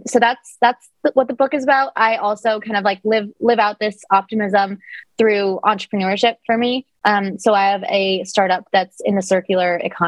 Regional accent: Texas, United States; now in New York, United States; I'm a Texan moving to New York, doing the reverse of what people are seem to be doing.

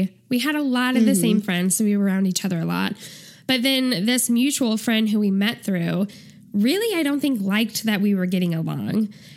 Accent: St. Louis, Missouri, United States; I am, like you said, from St. Louis.

